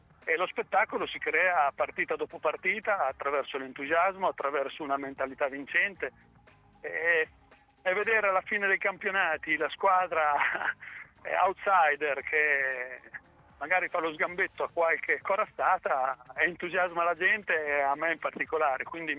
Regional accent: Marche, Italy; E per me, da marchigiano

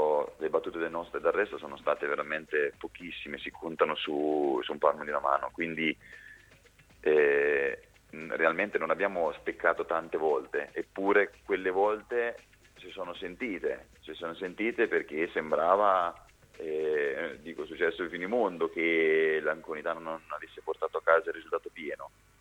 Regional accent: Mondolfo, Marche, Italy; Mondolfo, che tra l'altro è il mio comune di appartenenza, perché io sono di Marotta Mondolfo è un unico comune

